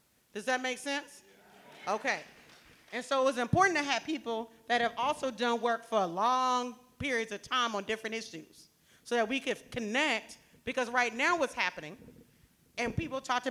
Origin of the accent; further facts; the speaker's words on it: the South, United States; so I come from the South, and so we at least start everything in song.